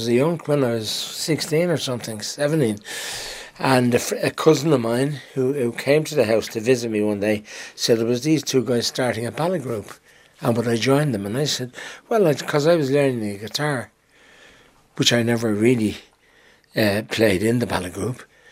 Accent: Dublin, Leinster, Ireland; I grew up in the Liberties in Dublin. And I moved to James Street, to Eklund Street, which was right underneath Guinness's Brewery. And I grew up there.

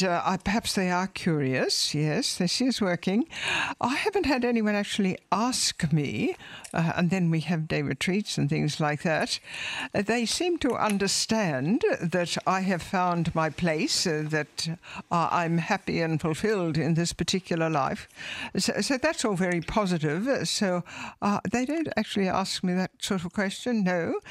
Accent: Australia; moved away; I am Australian, yes. Well, I have now dual nationality, which is wonderful, two wonderful countries. And I came here in 2002 from Australia.

